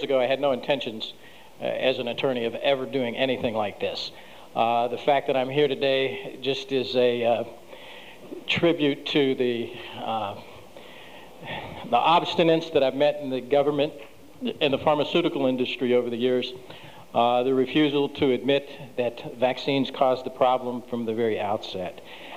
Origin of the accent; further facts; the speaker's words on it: Arkansas, United States; I was in my mid-20s, and I hadn't chewed tobacco since I was 8. I was from Arkansas.